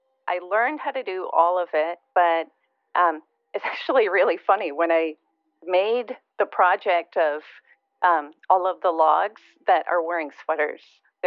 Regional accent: Lansing, Michigan, United States; Well, I grew up in Michigan, in Lansing, Michigan.

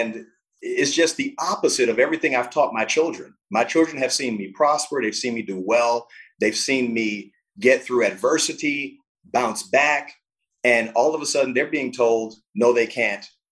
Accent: Miami, Florida, United States; born there; So, you know, I'm biracial. Born in Miami, Florida. I moved around quite a bit because I was born to a teenage mom.

